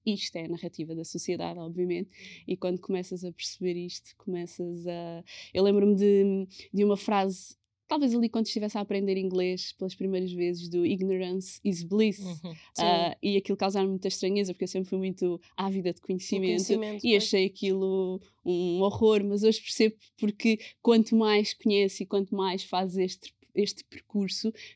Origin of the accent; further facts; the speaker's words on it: Portugal; o meu instinto era rejeitar a minha identidade afrodescendente, porque cresci em Portugal